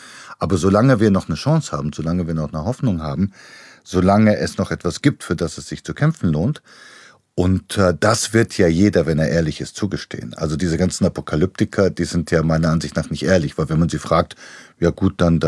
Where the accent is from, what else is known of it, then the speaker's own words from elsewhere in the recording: Bulgaria; in Bulgarien, wo ich herkomme.